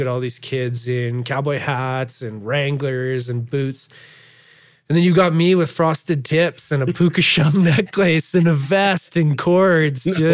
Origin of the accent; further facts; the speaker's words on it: Medicine Hat, Alberta, Canada; also born or lived in Dunmore; We moved to Medicine Hat. So step one, moved to Medicine Hat. I grew up in town in Medicine Hat for a handful of years. And I think grade five, we moved out to an acreage just outside of Medicine Hat in a place called Dunmore.